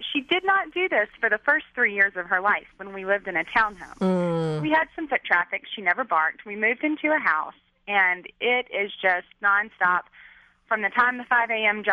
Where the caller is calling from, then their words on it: Dallas, Texas, United States; I'm calling from Dallas, Texas.